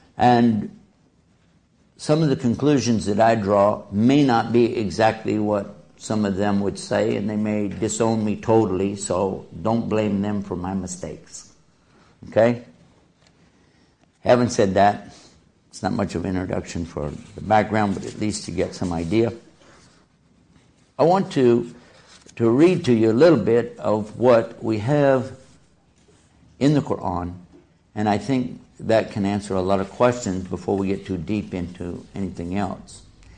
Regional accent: Texas, United States; I can't help it, I'm from Texas.

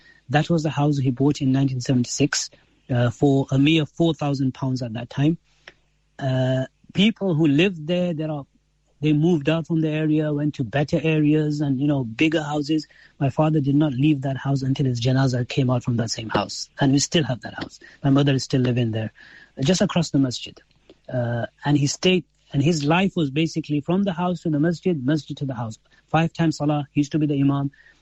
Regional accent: Leicester, East Midlands, United Kingdom; born there; And then I was born actually in Leicester after they came.

